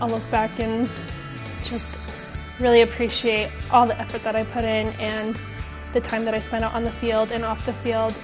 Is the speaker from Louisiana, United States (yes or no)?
no; Greeley, Colorado, United States; I'm from Greeley, Colorado, and this is my rookie season as a Denver Broncos cheerleader.